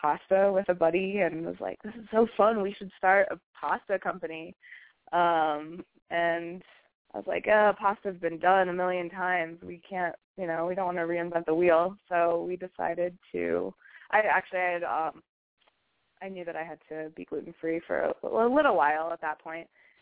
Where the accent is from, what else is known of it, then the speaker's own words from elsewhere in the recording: Boulder, Colorado, United States; I grew up in Boulder, Colorado, and started Capello's about 3 years ago with Benjamin Frolicsine, actually.